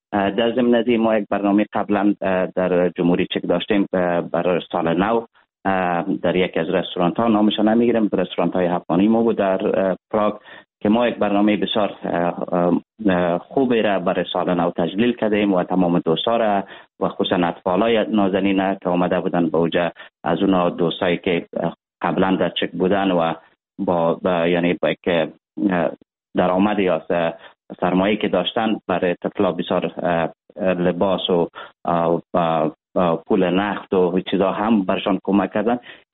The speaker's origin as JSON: {"language": "Persian", "country": "Afghanistan", "said": "ولی کل ما یک افغان هستیم."}